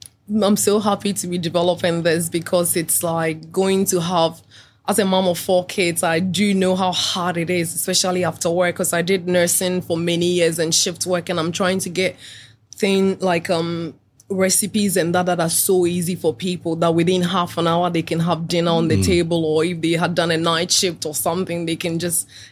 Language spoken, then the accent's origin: English; Ghana; now in Australia; growing up in Ghana and having our food and our culture to Australia.